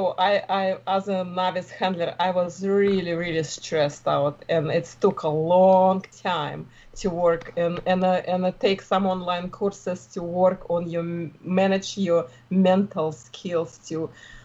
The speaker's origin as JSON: {"language": "English", "country": "Russia", "second_language": "English", "moved": "yes", "said": "Yeah, originally from Russia. I'm here with my family for 30 years. So it's a long time. I just will have my accent. I guess it's never go away."}